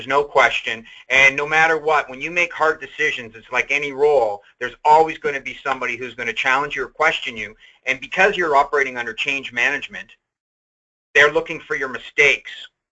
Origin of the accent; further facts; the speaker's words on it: Canada; I'm not from Ontario, I'm from Canada.